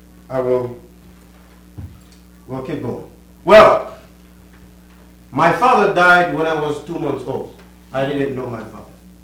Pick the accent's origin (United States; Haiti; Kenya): Haiti; today, you will hear my childhood life story growing up in Haiti.